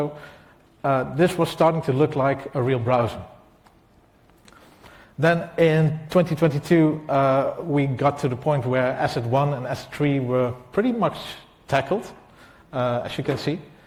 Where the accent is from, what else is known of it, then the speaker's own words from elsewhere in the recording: Netherlands; English is a second language; I'm from the Netherlands.